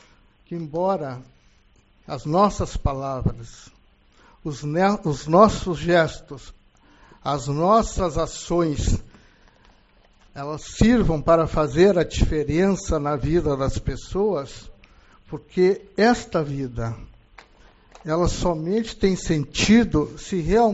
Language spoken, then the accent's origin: Portuguese; Uruguaiana, Rio Grande do Sul, Brazil; Sinto a energia para recomeçar tudo de novo, com toda a força e amor por nossa Uruguaiana, minha terra.